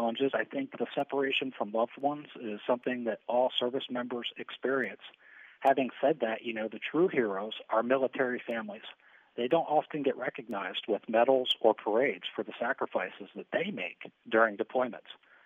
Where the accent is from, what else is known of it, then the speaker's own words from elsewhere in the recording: Baltimore, Maryland, United States; I was born and raised near Baltimore, Maryland.